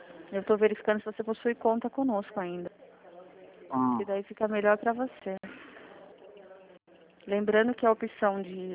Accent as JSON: {"language": "Portuguese", "town": "Sorocaba", "region": "São Paulo", "country": "Brazil", "said": "Eu sou de Sorocaba."}